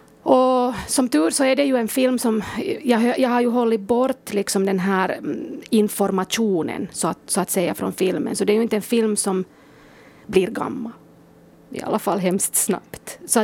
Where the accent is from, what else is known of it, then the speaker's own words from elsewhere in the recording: Turku, Southwest Finland, Finland; Jag är ju hemma från Åbo och nu har jag flyttat tillbaks hit.